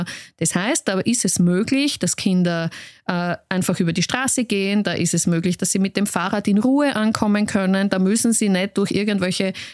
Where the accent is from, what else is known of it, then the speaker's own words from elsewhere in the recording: Graz, Styria, Austria; Ich bin aus Graz, ich wohne in der Nähe vom Lendplatz.